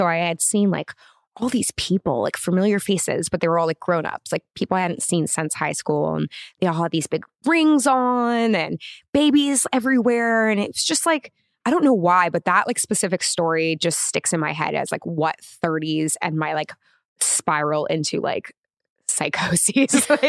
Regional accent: Los Angeles, California, United States; Yeah, in the Valley.

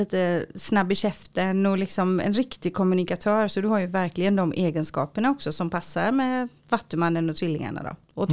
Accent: Sweden; Och då fattade jag det, att gud vad jag är svensk. Jag insåg verkligen att jag är jättesvensk.

